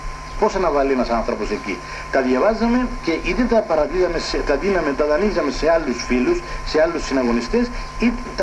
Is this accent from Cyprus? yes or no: yes; Yialousa, Famagusta District, Cyprus; Τους ύμνους τους θυμόμουν από την εκκλησία του χωριού μου όταν ήμουν παιδί, από την Γιαλούσα